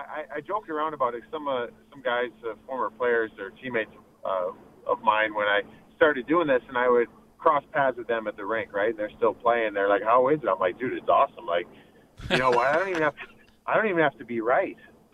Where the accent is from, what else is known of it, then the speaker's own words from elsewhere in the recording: Ohio, United States; I mean, growing up in Northeast Ohio, I was always a point getter